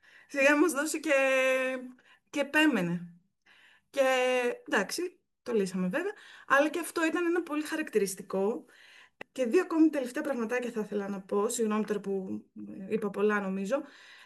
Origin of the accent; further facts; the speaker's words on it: Thessaloniki, Central Macedonia, Greece; Εγώ επειδή είμαι από τη Θεσσαλονίκη